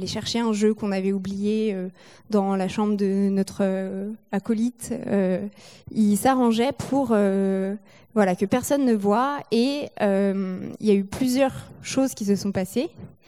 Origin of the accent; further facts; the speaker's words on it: Nantes, Pays de la Loire, France; j'ai grandi à Nantes dans une famille chrétienne, dans une maison avec un jardin